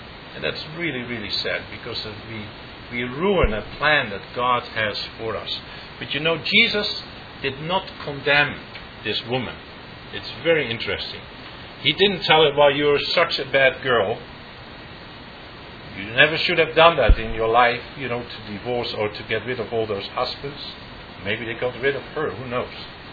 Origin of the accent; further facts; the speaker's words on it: Netherlands; now in Canada; because I'm from Holland, they are very loose morally. Far more even than what we see here in Canada.